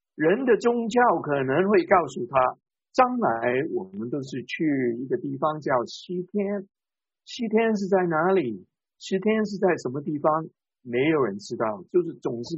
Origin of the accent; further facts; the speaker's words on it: Hong Kong; born there; 我自己是福建人，但是我是在香港出生的，所以我可能告诉你我是香港人。